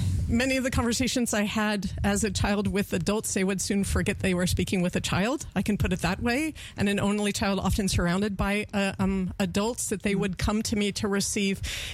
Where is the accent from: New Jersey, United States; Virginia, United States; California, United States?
California, United States; San Francisco; Let's say I'm 4 years old in San Francisco. This is my hometown.